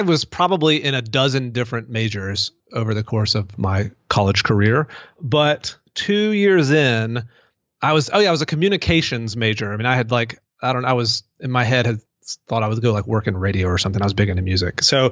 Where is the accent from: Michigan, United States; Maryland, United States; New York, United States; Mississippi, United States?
Mississippi, United States; moved away as an adult; also born or lived in Denver, Colorado; Yeah, so I grew up in Mississippi, went all the way through college, lived in Mississippi, and then got married in 2005, also graduated from college then. And then my wife and I moved to Denver, Colorado, just for kicks.